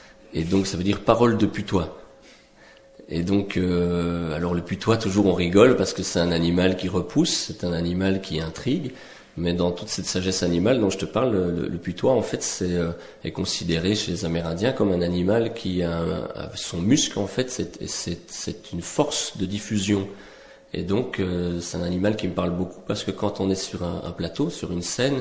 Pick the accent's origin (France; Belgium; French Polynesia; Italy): Belgium; Moi, je suis belge, oui.